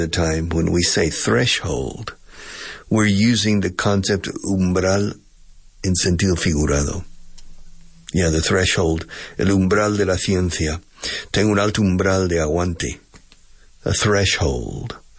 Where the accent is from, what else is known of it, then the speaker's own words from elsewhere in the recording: Texas, United States; I grew up in Texas. And so I grew up in an area with a lot of Tex-Mex food.